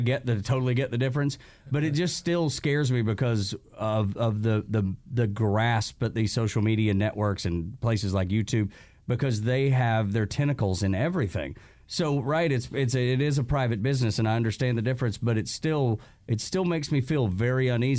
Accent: Dalton, Georgia, United States; So I grew up in Dalton, Georgia, just south of Chattanooga.

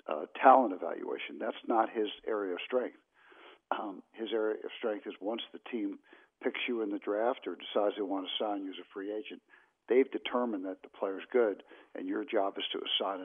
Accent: New York, United States; I think New York fans, I mean, I grew up in New York

